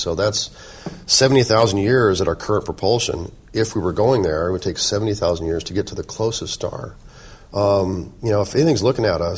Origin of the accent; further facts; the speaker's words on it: Colorado, United States; also born or lived in Oklahoma; I was born in Oklahoma, but I moved away early on. My heritage and my Chickasaw heritage comes from my mother's side of the family. My great-grandmother's full-blood Chickasaw. But I've always been very proud of my heritage, but I grew up outside of the tribe. I lived in Colorado.